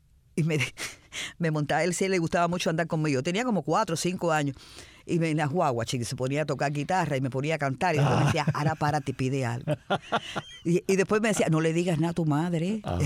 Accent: Cuba; moved away as an adult; now in Venezuela; Mi hija tenía 6 años cuando yo me fui de Cuba.

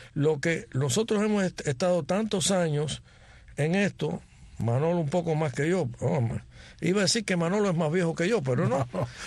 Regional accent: Cuba; now in Miami, United States; aunque nosotros llevamos más tiempo en Miami, en el exilio, que en Cuba, todos nosotros somos cubanazos, somos ya ciudadanos americanos, pero muy dentro tenemos la semilla de la cubanía.

